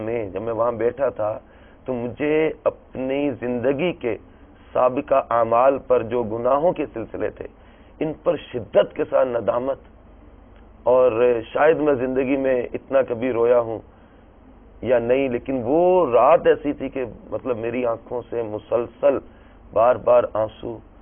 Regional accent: Mandi Bahauddin, Punjab, Pakistan; چھوٹا سا ہمارا علاقہ ہے منڈی بار برٹن جہاں سے میں بلانگ کرتا ہوں.

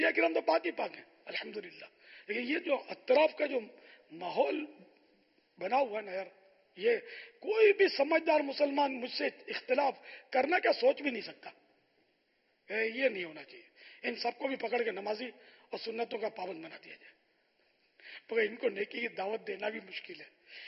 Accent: Karachi, Sindh, Pakistan; میں ہوں باب المدینہ کا, میری پیدائش ہے, رہتا بھی باب المدینہ میں ہوں, لیکن اس کا مطلب یہ نہیں کہ میں خالی باب المدینہ کا ہوں.

